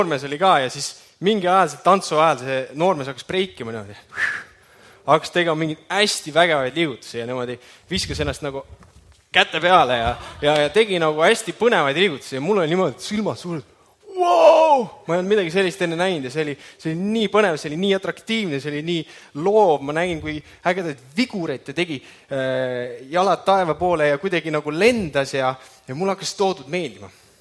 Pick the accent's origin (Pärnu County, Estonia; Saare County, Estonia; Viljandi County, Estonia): Viljandi County, Estonia; Viljandi; See oli mu kodulinn, seal ma kasvasin ülesse.